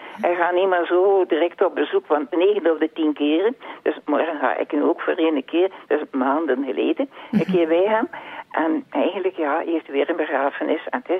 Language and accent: Dutch; Bruges, West Flanders, Belgium; Ik ben opgegroeid in Brugge. Mm-hmm. Maar dan, ja, na mijn huwelijk zijn we naar Loppen getrokken eigenlijk.